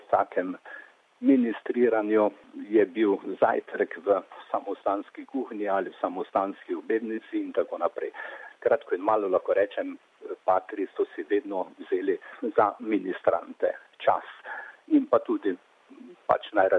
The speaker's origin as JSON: {"language": "Slovenian", "town": "Gornja Senarska", "region": "Drava", "country": "Slovenia", "tie": "born or raised there", "said": "Doma sem točno iz Gornje Senarske, župnija Sveta Trojica v Slovenskih Goricah. To je na diagonali med, da slikovito povem, med Mariborom in Ljutomerom"}